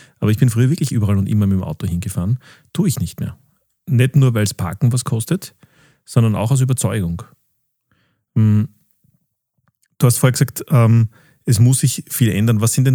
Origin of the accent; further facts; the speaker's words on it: Vienna, Austria; Ich bin ein gebürtiger Wiener, habe aber nicht immer direkt in Wien gelebt, sondern auch eine Zeit lang leicht außerhalb von Wien.